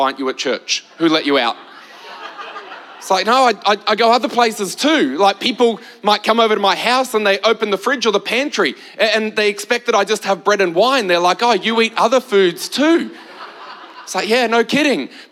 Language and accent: English; Queensland, Australia; I said I'm from Queensland, not Tasmania.